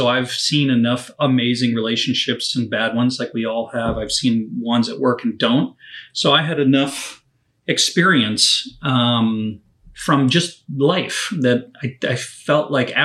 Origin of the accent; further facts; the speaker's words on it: New Jersey, United States; instead of just the small amount of years that I grew up in New Jersey.